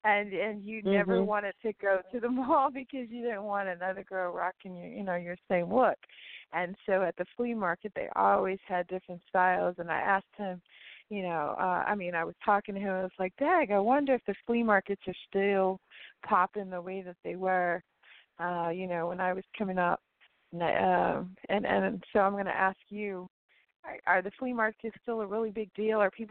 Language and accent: English; Coconut Grove, Florida, United States; born and raised in Coconut Grove. I say the old Coconut Grove because the new one, I don't really know it much.